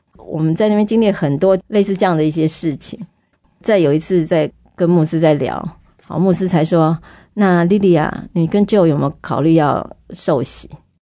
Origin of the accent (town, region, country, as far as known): Taiwan